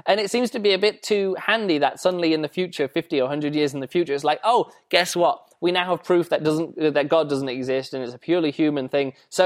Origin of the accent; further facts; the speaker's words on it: England, United Kingdom; accent: English; That's just purely because I'm English and I have one myself.